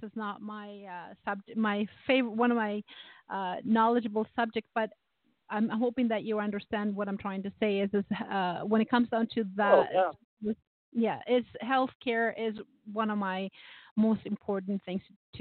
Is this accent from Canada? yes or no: yes; Canada; especially because I am Canadian and do have free health care